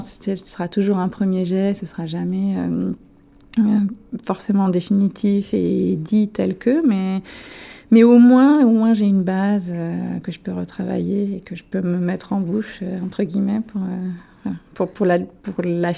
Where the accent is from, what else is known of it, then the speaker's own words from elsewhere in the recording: France; Moi, je viens de France métropolitaine, comme on dit là-bas